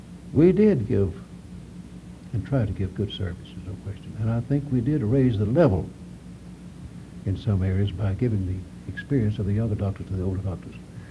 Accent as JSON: {"language": "English", "region": "Alabama", "country": "United States", "said": "I came from Alabama, and as a young boy, I would visit my grandparents up on the Cahaba River"}